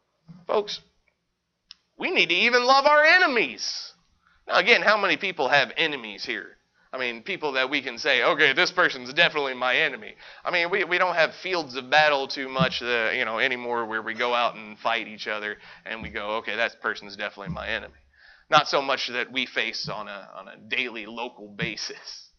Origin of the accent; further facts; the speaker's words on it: Kentucky, United States; I'm from Kentucky, so we say weird things.